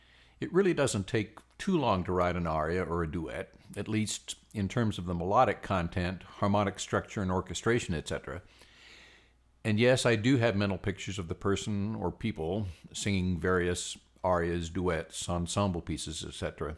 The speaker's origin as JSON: {"language": "English", "region": "Oklahoma", "country": "United States", "tie": "born or raised there", "also_born_or_lived": "Kansas", "said": "I grew up in Oklahoma and Kansas"}